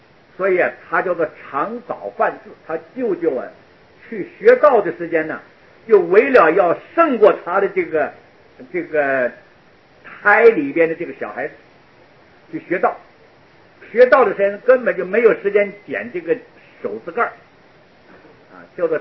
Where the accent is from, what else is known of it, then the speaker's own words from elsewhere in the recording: China; 是我们中国人呢对父母的名字避讳为敬。